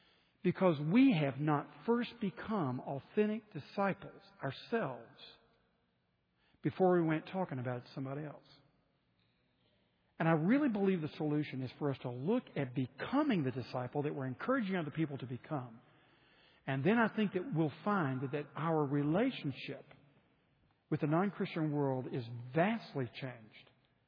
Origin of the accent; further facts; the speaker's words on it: Memphis, Tennessee, United States; you recognize I'm from Memphis.